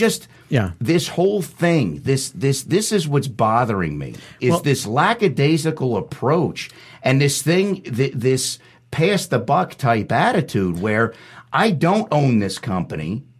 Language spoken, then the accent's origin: English; East Coast, United States; And I'm from the East Coast, but I go to the West Coast a lot.